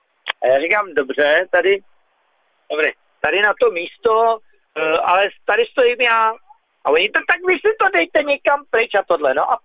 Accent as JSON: {"language": "Czech", "region": "Prague", "country": "Czechia", "said": "říkám z Prahy, jo, z Pražák, no jo, no, tak, a říkám, ale já jsem jiný Pražák, já jsem ze Žižkova."}